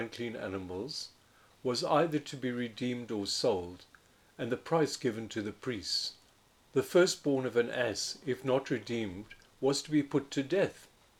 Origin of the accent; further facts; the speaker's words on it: Johannesburg, Gauteng, South Africa; born there; as my mother's firstborn, had a Pidyon Haben performed for me when I was born in Johannesburg.